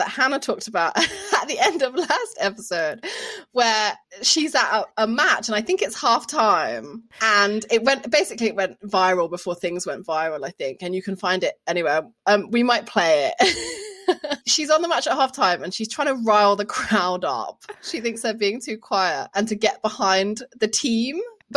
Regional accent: Birmingham, West Midlands, United Kingdom; Although I grew up in Birmingham

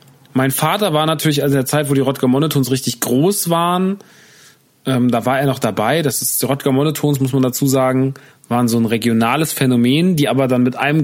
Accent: Rodgau, Hesse, Germany; Deswegen ist Rodgau bis heute, wenn man irgendwo sagt, in der Kneipe mit Leuten Ü40 sagt, ja, ich komme aus Rodgau

